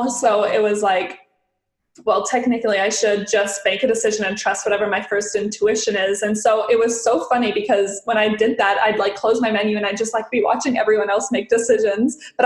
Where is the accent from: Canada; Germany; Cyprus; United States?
Canada; So for me, I can stay for 1 year, 6 months being Canadian